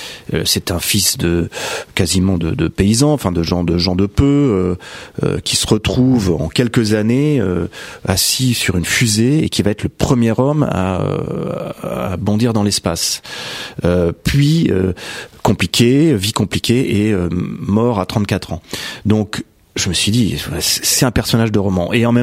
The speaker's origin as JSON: {"language": "French", "town": "Bouffémont", "region": "Île-de-France", "country": "France", "tie": "born or raised there", "said": "quand j'étais gamin, à Bouffémont, justement, je regardais les avions qui passaient au-dessus de ma tête en finale"}